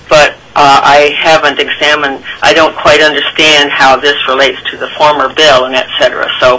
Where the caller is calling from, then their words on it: Homer, Alaska, United States; I'm online from Homer